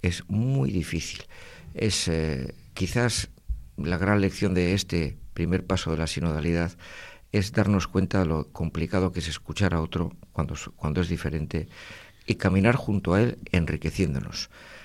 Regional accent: Bilbao, Basque Country, Spain; Yo soy bilbaíno, pero no. Las bilbainadas no llegan a tanto.

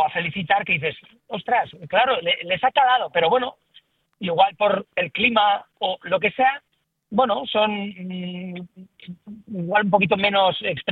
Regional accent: Alicante, Valencian Community, Spain; now in Madrid, Spain; Yo soy de Alicante, vivo en Madrid, pero vivo en la sierra... Y tengo dos estufas de leña, vivo en el campo, hachas, troncos, o sea, me refiero, soy muy campestre, muy de monte.

